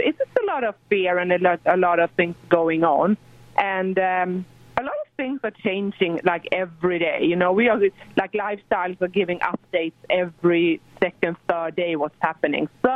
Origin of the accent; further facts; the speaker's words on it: Sweden; English is a second language; moved away as an adult; also born or lived in Texas; now in United States; Yeah, it's no way I can get away from that accent, how hard I try, right? It's with me. So I'm actually born and raised in Sweden, in the northern part of Europe.